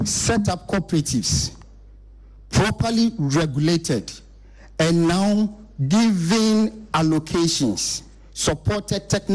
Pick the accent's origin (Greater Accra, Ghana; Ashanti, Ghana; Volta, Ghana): Greater Accra, Ghana; Tema; I grew up in Tema. And growing up in Tema, I could walk from Community 1, Site 19, where I was living